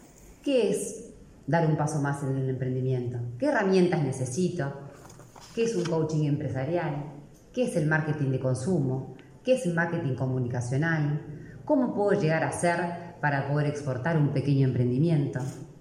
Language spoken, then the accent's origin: Spanish; Uruguay; Un área que en nuestra cultura, como uruguayos, es tan importante seguir afianzando.